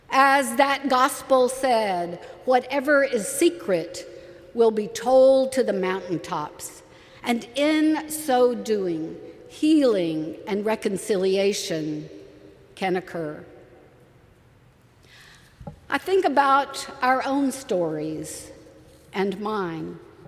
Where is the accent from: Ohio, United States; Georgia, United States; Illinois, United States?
Georgia, United States; Many of you know that I grew up in the South, the segregated South of Georgia.